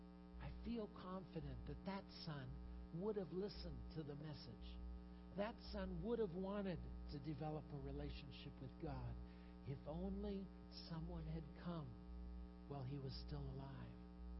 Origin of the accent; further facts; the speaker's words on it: Tuburan, Central Visayas, Philippines; I grew up in the Philippines in a different part of the country than where I live now. And we were living at that time in the late 50s and early 60s in a town called Tuburan on the island of Cebu. It was a small fishing community.